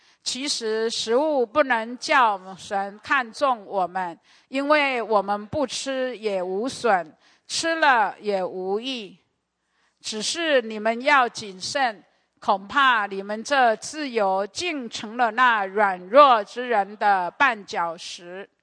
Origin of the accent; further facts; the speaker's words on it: Taiwan; 我从前在那个我的家长大的背景就是拜拜的背景，我记得我妈妈她常常拜拜的东西回来，他就很舍不得，因为你知道在台湾早期的环境是苦的